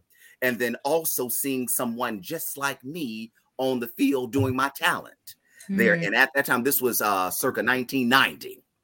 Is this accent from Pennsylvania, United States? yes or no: no; Montgomery, Alabama, United States; keep in mind, I grew up in Montgomery, and I grew up on that campus, and I grew up around that band.